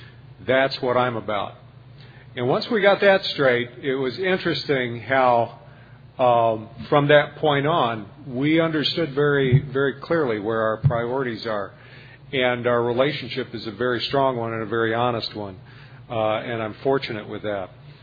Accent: Chicago, Illinois, United States; I'm from Chicago

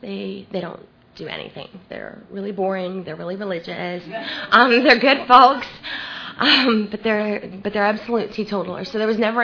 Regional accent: Indiana, United States; born there; also born or lived in Georgia / Chicago / New Jersey; So I was born in Indiana. From Indiana, we moved to Georgia. From Georgia, we moved to Chicago. From Chicago, we moved to Georgia. From Georgia, we moved to New Jersey. And from Jersey, we moved to Georgia.

